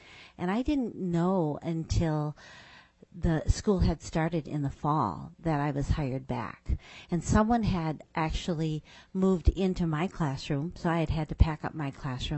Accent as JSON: {"language": "English", "town": "Fairbanks", "region": "Alaska", "country": "United States", "said": "from Fairbanks, Alaska, and I am the NEA director for NEA Alaska"}